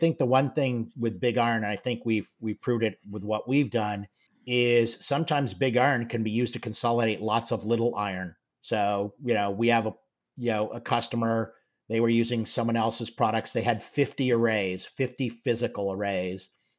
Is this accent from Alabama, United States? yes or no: no; California, United States; I am from Silicon Valley, as you guys know, and we really do have earthquakes.